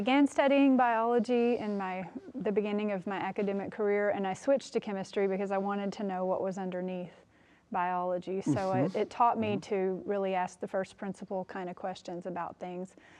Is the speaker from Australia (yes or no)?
no; Texas, United States; I grew up Baptist in Texas, but these kind of things weren't taught.